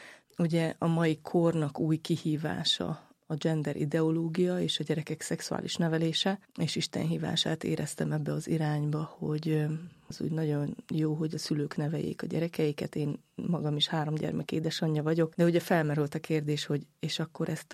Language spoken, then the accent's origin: Hungarian; Arad, Arad County, Romania; Én ugye aradi vagyok.